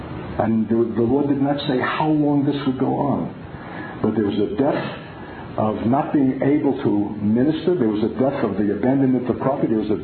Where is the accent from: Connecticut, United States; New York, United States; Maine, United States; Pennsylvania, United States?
New York, United States; born there; I'm a New Yorker by birth. I'm a city slicker.